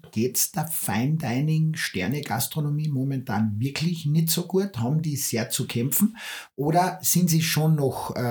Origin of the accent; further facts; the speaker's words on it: Carinthia, Austria; Und ich bin als Kärntner einfach stolz auf